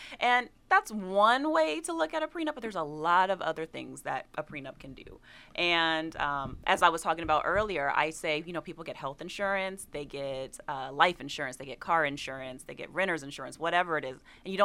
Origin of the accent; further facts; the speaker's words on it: Atlanta, Georgia, United States; also born or lived in London / Germany / Korea / Texas; now in Houston, United States; So I've lived in London, Germany, Korea, Texas, all over. So I moved here from Houston. I say I'm from Atlanta because that's where I went to high school. That's where my parents are from.